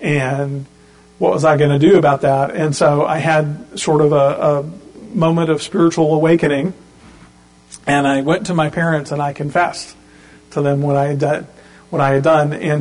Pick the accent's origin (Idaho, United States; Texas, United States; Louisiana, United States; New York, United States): Louisiana, United States; So I did that, and I grew up in South Louisiana, and one of the characteristics of South Louisiana is that there are three kinds of weather there.